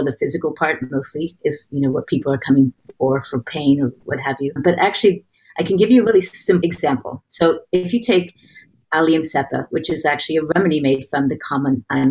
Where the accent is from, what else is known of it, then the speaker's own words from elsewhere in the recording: United States; now in Netherlands; I'm actually American and married to a Dutchman. So we live in the Netherlands